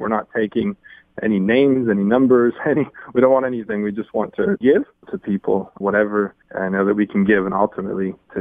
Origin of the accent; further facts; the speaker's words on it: La Crosse, Wisconsin, United States; I grew up here in the La Crosse area, and I grew up hearing about Jesus, went to church with my family as a young kid.